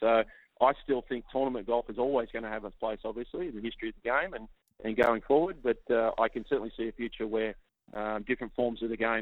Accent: Australia; now in Dallas, United States; I live in Dallas. I'm landlocked. The beaches and the ocean's a long way away. So I miss that part of growing up in Australia.

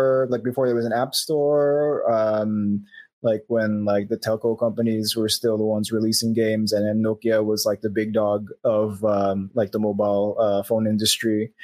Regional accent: Philippines; I'm from the Philippines.

